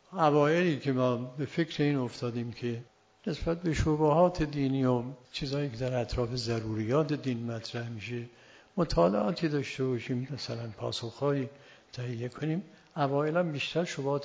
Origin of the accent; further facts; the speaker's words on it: Yazd, Iran; ما در شهر خودمون دارالعباده یزد